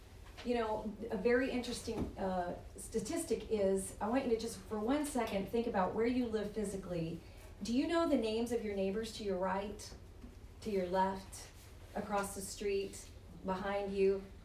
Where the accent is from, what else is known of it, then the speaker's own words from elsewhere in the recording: Texas, United States; You know, I come from Texas, and we have some pretty interesting characters in my family background